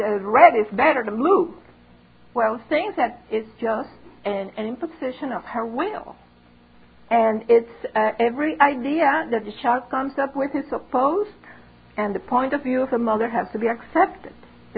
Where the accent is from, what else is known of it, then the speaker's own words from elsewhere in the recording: Cuba; In the small town where I grew up in Cuba, I was living with my grandmother for a while, and it was a small town